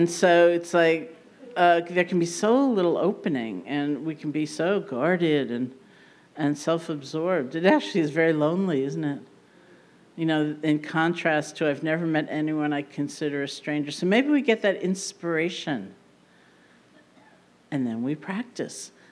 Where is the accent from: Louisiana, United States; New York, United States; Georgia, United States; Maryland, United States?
New York, United States; Now I, being a New Yorker, where's my friend from? Boston. Hey! I, being a New Yorker, don't find that my first impulse.